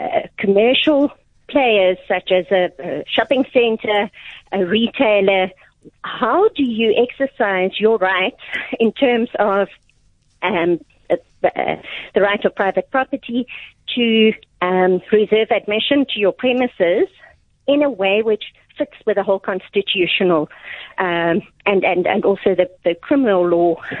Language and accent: English; South Africa; And I'm so jealous that I'm an Afrikaner without any traditional dress.